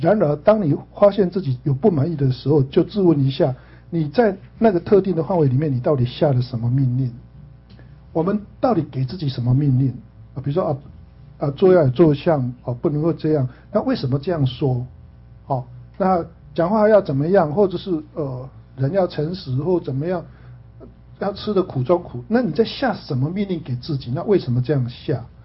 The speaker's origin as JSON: {"language": "Chinese", "country": "China"}